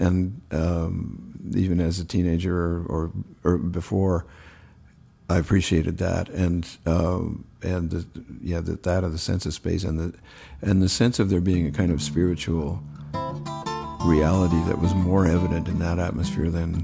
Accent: Ontario, Canada; I grew up in Ontario. Especially in that era, it was a place with four distinct seasons

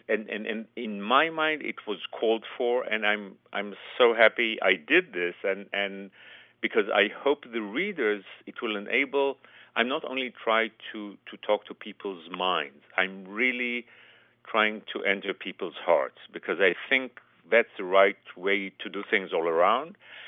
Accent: Israel; English is a second language; as you can hear from my accent, I'm totally an Israeli. I was not born in this country or elsewhere. I was born and raised there.

